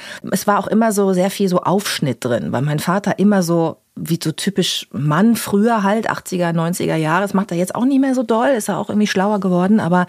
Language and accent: German; Bad Lippspringe, North Rhine-Westphalia, Germany; deswegen denkt man immer, ich komme aus Paderborn, aber ich komme aus Bad Lippspringe.